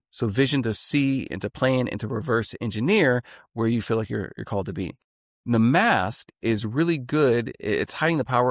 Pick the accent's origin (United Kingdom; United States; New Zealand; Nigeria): United States; Texas; So this is me from being born and raised in Texas. I don't know anything about cold.